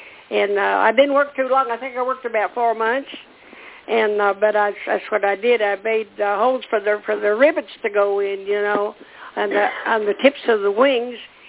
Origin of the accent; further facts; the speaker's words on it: Wyoming, United States; also born or lived in Durango, Colorado; I was born in Durango, Colorado, and raised in Wyoming.